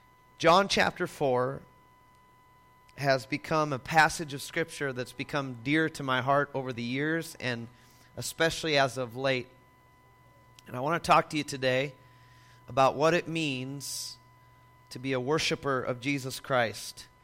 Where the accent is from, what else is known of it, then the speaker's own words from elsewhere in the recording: South Dakota, United States; by the way … I used to ride bulls and I'm from South Dakota.